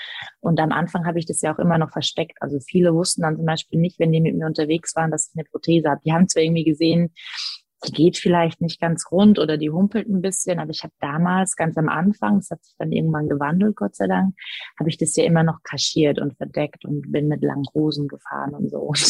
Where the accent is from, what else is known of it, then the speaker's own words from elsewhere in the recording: Bavaria, Germany; also born or lived in East Germany; dann bin ich am Bayerischen Dorf dann später groß geworden. Wir sind ja aus dem Osten raus, kurz nach meinem Unfall und bin dann am Bayerischen Dorf groß geworden.